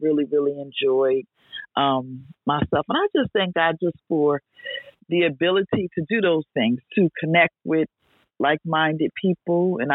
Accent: Patterson, United States; because I'm teaching in my hometown in Patterson, and I went to visit with him and talk with him.

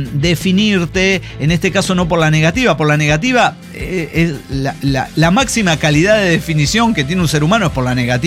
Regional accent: Mexico; now in Minneapolis, United States; aquí lejos de mi tierra, en Minneapolis, Minnesota, esa experiencia se transformó en un recuerdo vago

